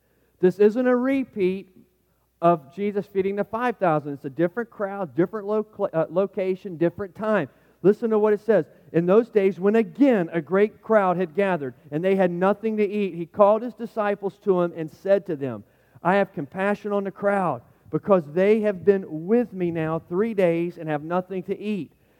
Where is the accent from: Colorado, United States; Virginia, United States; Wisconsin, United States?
Virginia, United States; Newport News; I can remember growing up in Newport News